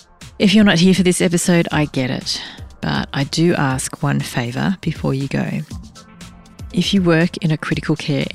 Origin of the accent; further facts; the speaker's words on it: Canberra, Australian Capital Territory, Australia; And this is kind of coming around full circle because I came from Canberra. I came from not a wealthy background, a co-ed school, government school.